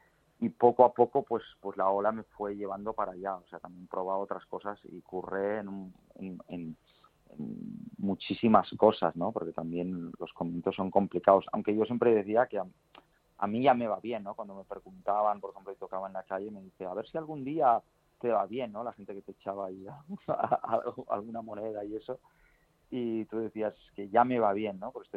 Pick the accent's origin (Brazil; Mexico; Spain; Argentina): Spain; Barcelona, Catalonia; he vivido en muchísimos sitios a lo largo de mi vida, pero sí, soy de Barcelona.